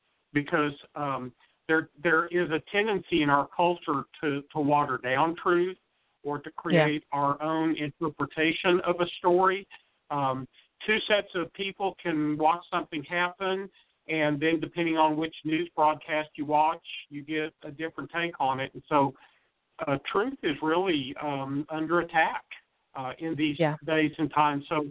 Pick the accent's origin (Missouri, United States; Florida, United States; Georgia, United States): Missouri, United States; I was born and raised in Missouri, and, of course, our motto is show me.